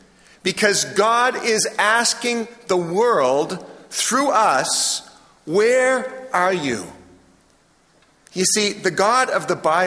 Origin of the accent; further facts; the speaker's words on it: Boston, Massachusetts, United States; I'm from the Boston area, and that will come out.